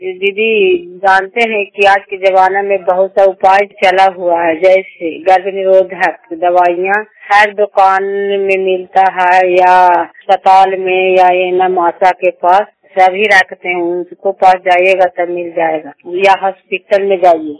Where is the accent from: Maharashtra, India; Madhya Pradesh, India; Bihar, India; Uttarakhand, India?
Bihar, India; Gokulpur; ग्राम गोकुलपुर प्रखंड चलरी जिला नालंदा की निवासी हूँ।